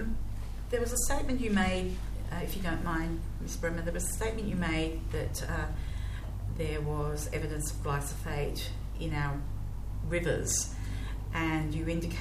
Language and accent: English; Queensland, Australia; I grew up in Queensland